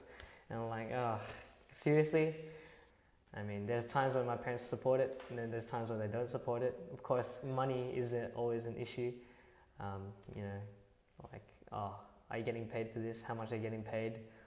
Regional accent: Sydney, New South Wales, Australia; I've been born and raised in Sydney, Australia. My parents came to Australia back in 1991. My dad's from Mindoro and my mom's from Manila.

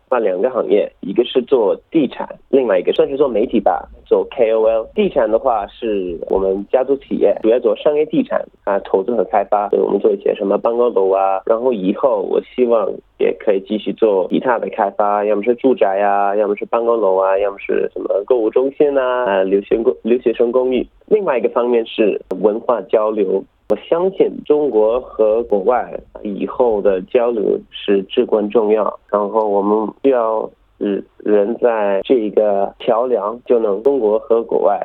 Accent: Melbourne, Victoria, Australia; 因为我作为一个土生土长的墨尔本人，有很多地方都可以介绍

